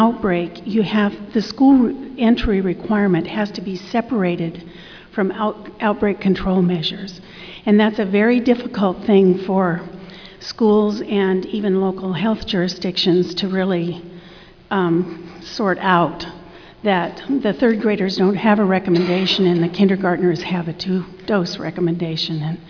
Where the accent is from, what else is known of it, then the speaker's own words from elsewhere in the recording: Washington, United States; from Washington State.